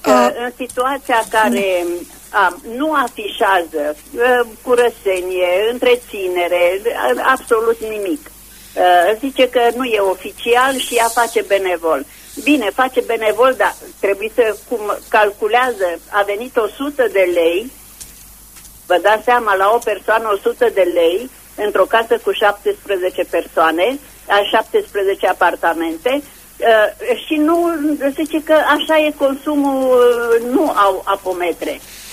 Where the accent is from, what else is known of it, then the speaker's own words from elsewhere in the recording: Brașov County, Romania; now in Bucharest, Romania; din Țara Făgărașului, județul Brașov.